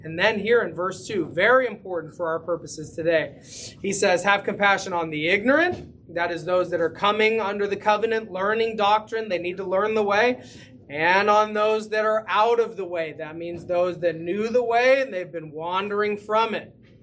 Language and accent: English; California, United States; I came from the San Francisco Bay Area, where every different ethnicity worships together every Sunday.